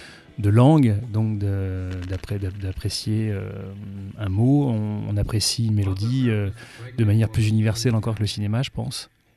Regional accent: Lille, Hauts-de-France, France; also born or lived in Paris; j'ai habité à Lille. Moi, je viens de Lille en fait à la base. Enfin, je suis pas né à Lille, mais j'y ai vécu toute ma vie, à part les quelques années de début de ma carrière à Paris

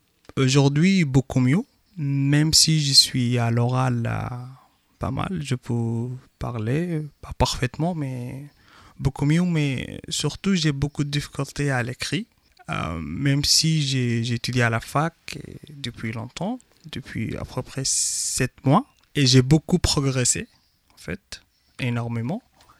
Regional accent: Khartoum, Sudan; je suis soudanais, je suis étudiant en DU à l'université d'Ottawa. Je viens de Khartoum, la capitale du Soudan, dans l'ouest de l'Afrique.

